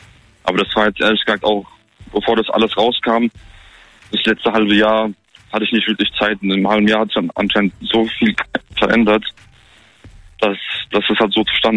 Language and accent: German; Bad Dürkheim, Rhineland-Palatinate, Germany; Ich komme aus Bad Dürkheim.